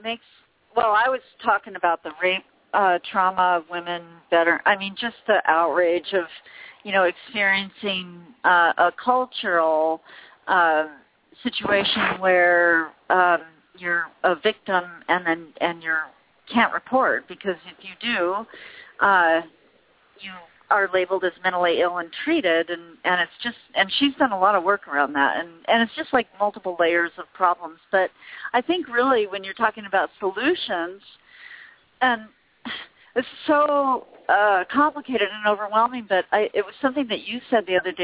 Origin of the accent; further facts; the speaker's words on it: Colorado, United States; And listen, I'm from Colorado.